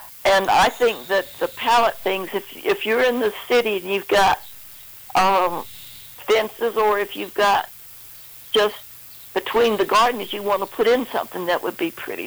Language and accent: English; the South, United States; I grew up in the South and we have stuff blooming all the time. Even in the middle of winter, we have camellias blooming